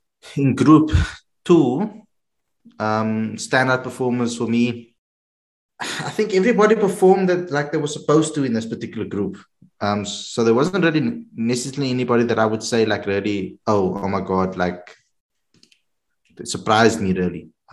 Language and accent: English; South Africa; That was a major shock for me as a South African cricket fan